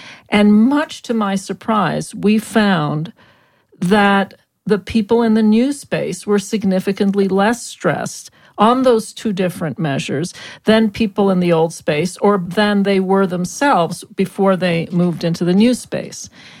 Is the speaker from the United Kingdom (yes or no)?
no; Montreal, Quebec, Canada; now in United States; I was a big city East Coast girl. I grew up in Montreal. I knew snow.